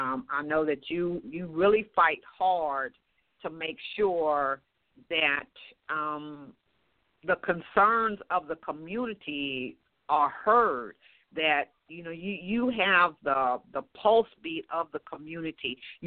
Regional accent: Los Angeles, California, United States; because I know now I was raised in Los Angeles.

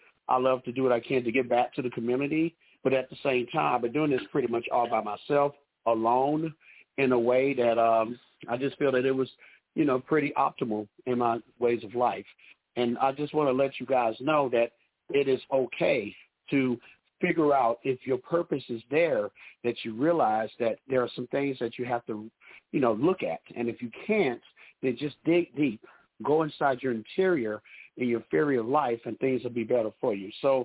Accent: Tuscaloosa, Alabama, United States; now in Tallahassee, United States; I currently live in Tallahassee, Florida, but I'm from Tuscaloosa, Alabama

